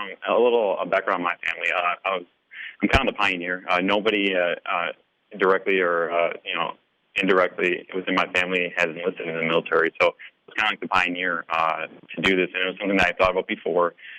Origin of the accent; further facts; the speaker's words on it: Green Bay, Wisconsin, United States; Well, in terms of my background, I was born in Green Bay, like I just mentioned. Went to Green Bay Preble High School, graduated in 2000